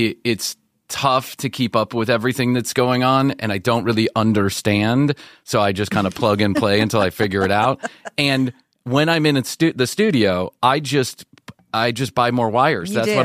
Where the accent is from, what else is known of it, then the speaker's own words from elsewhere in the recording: Skokie, Illinois, United States; But growing up in Skokie, Illinois, I feel that I'm there. It's a certain kind of upbringing.